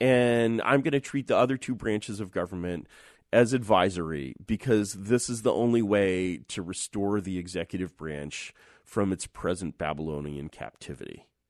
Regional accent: Berkeley, California, United States; I'm sorry, I'm from Berkeley. I have to say fake and lame.

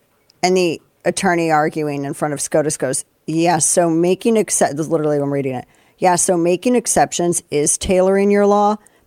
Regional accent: St. Louis, Missouri, United States; I grew up in St. Louis. We had like a football team for a little bit when I was little bitty, and then we didn't for a while.

